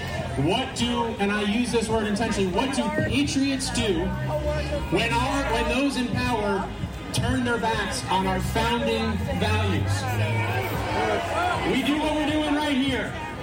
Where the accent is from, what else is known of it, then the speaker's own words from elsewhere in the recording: Kingston, New York, United States; I'm in my hometown of Kingston, and I can't even hear anybody.